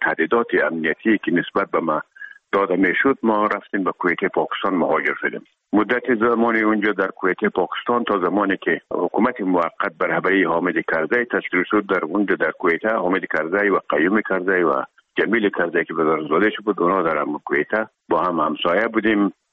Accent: Herat, Afghanistan

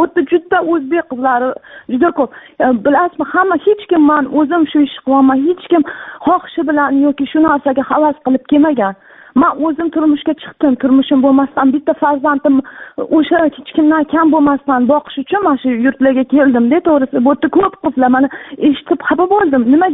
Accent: Tashkent, Uzbekistan; now in China; Men o'zi aslida Toshkentdanman.

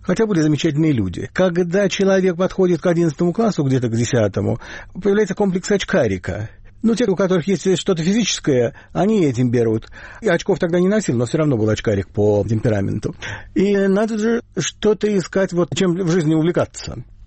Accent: Zaporizhzhia, Zaporizhzhia Oblast, Ukraine; Я вырос в Запорожье. Ну, какой это город был? Это был очень типичный советский город.

